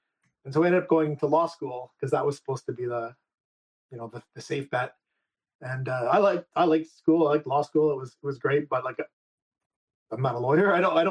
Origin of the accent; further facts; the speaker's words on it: Montreal, Quebec, Canada; We grew up in Montreal together in the same kindergarten.